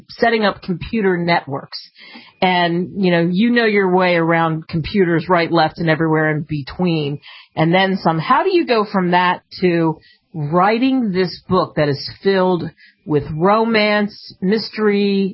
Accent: Pennsylvania, United States; for a couple of different reasons from my background, you know, growing up outside of Philly. And I told Dominic in an Irish Italian, neighborhood and of course Catholicism.

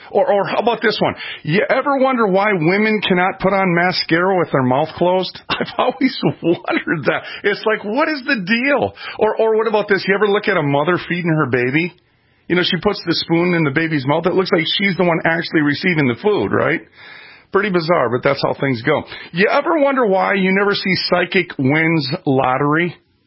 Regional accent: Minnesota, United States; I'm from Minnesota, friends. Just so you understand, I know all the well.

